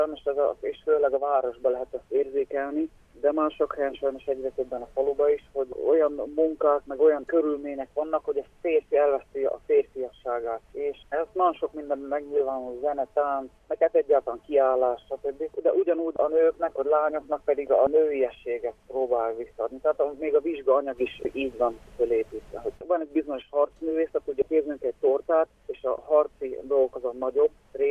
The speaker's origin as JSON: {"language": "Hungarian", "town": "Dunajská Streda", "region": "Trnava Region", "country": "Slovakia", "tie": "born or raised there", "said": "én Dunaszerdahelyen születtem, és ott is nevelkedtem. Ott csak ez volt."}